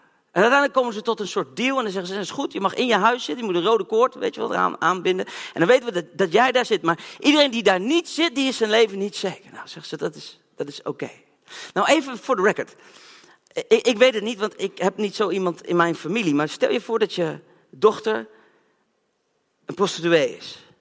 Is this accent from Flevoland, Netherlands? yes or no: yes; Zeewolde, Flevoland, Netherlands; Ik weet nog goed dat wij al een hele mooie outreach in Zeewolde, de plek waar ik vandaan kwam.